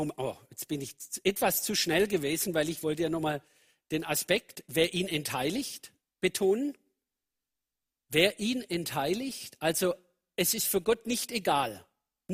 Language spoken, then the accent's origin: German; Swabia, Germany; ich komme aus dem Schwäbischen, schaffe, schaffe, Häusle baue und nicht nach dem Mädle schaue.